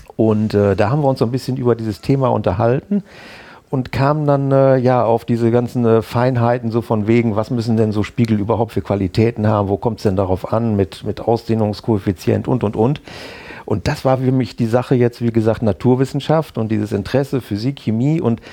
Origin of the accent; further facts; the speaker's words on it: Bad Bentheim, Lower Saxony, Germany; Ich komme aus Bad Bentheim, bin dort geboren, aufgewachsen und zur Schule gegangen und eigentlich groß weg von Bentheim nie gewesen, bis auf mal eine kurze Zeit in Oldenburg berufsmäßig